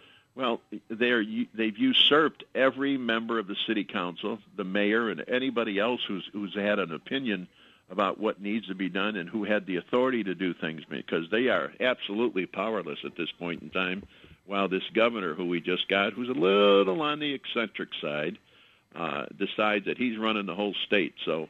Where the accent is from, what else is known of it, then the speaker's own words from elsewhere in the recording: Chicago, Illinois, United States; And I'm born and raised in Chicago, the Loop.